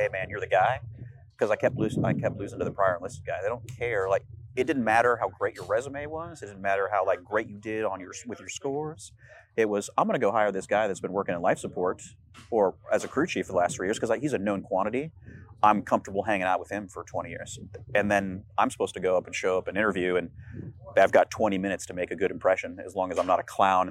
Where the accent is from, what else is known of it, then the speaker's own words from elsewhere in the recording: California, United States; Honestly, I grew up in California